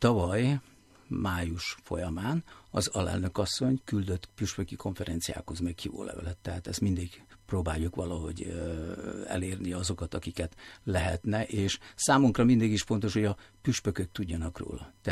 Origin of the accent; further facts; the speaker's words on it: Vojvodina, Serbia; én pedig délvidéki magyar vagyok, szerbiai magyar